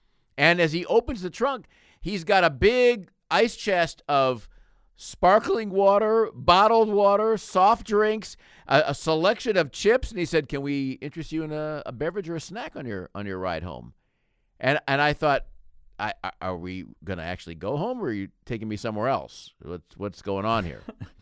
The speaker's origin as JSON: {"language": "English", "town": "Chicago", "region": "Illinois", "country": "United States", "tie": "born or raised there", "said": "This is something that when I was growing up in Chicago, you didn't hear this at Wrigley Field forever."}